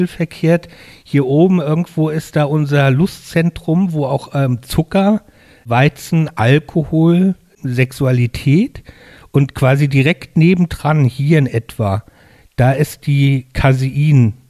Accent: Mainz, Rhineland-Palatinate, Germany; ich komme ja aus Mainz

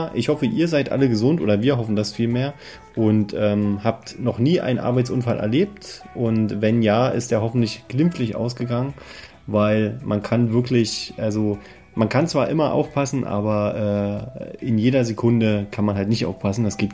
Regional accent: Berlin, Germany; Wir kommen ja aus Berlin und wir kennen ja den Weihnachtsmann.

